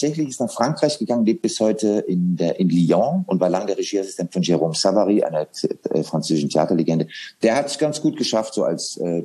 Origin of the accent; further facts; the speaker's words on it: Bavaria, Germany; Ich komme nicht aus Bayern. Das ist Oberpfalz.